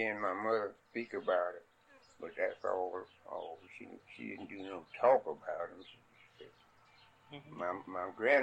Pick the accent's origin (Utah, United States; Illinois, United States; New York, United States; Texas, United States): Texas, United States; Coons; born there; I was born in Coons, Texas. Well, not right out of Coons, Hardin County. Hardin County, Texas.